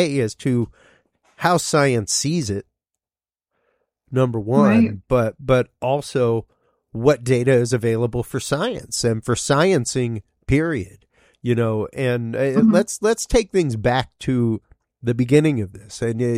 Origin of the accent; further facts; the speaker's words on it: Louisiana, United States; now in Texas, United States; like as a Cajun, we have Rougerou.